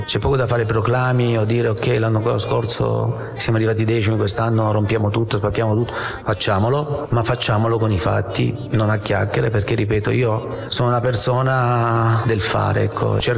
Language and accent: Italian; Lecce, Apulia, Italy; born there; Tu parli ad un uomo del sud. Sono nato a Lecce, conservo le mie origini, le mie radici, so cosa significa vivere al sud